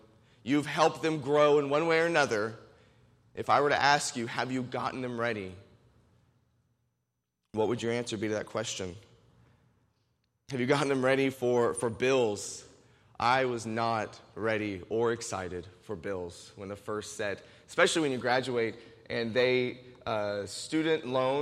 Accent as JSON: {"language": "English", "town": "Greensburg", "country": "United States", "tie": "born or raised there", "said": "I grew up in Greensburg, so we just drive around Greensburg for a couple hours just talking and hanging out."}